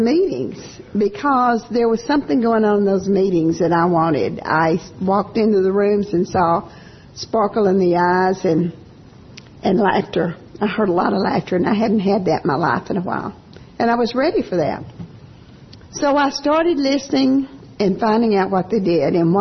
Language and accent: English; the South, United States; I'm from the South. She was a Yankee.